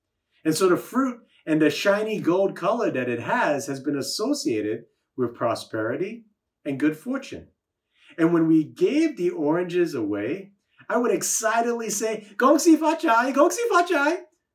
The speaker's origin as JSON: {"language": "English", "country": "Singapore", "said": "Many of you know that I'm originally from Singapore. My mom is Chinese and my dad is Indian, so I'm technically a Chindian."}